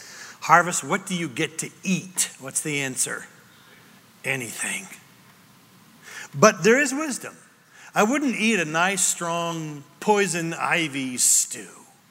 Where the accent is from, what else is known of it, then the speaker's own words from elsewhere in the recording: California, United States; And I'm from Northern California where it's not spoken out loud, but the number one cash crop in that whole area is marijuana.